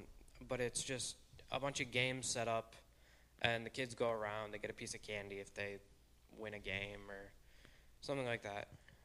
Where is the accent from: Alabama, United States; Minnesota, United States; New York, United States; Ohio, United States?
Minnesota, United States; and I'm Minnesotan, so that's rough.